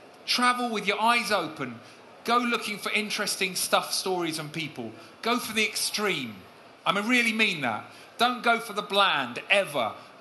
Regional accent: England, United Kingdom; accent: Estuary; I've changed my estuary accent to try and fit in and be acceptable

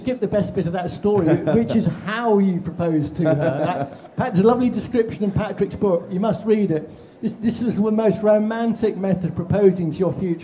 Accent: East of England, United Kingdom; I grew up in Norfolk as well

